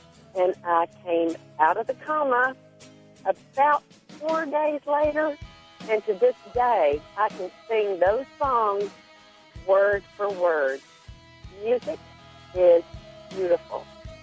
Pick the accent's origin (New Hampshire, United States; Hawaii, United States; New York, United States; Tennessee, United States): Tennessee, United States; Franklin; I'm from Franklin, Tennessee.